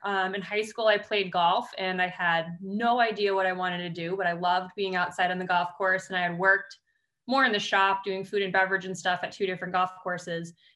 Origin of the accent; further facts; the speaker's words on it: Scranton, Pennsylvania, United States; I'm from Scranton, so it was easy enough for me to do an internship in baseball, which I really loved.